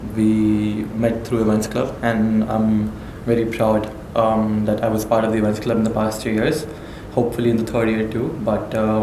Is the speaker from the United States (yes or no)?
no; India; also born or lived in Muscat, Oman; now in United Arab Emirates; Before UAE, I lived in Muscat, Oman for 2 years, and before that I lived in India.